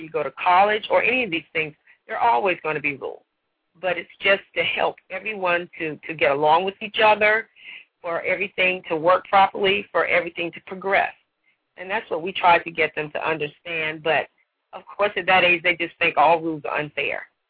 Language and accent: English; Atlanta, Georgia, United States; I'm from Atlanta.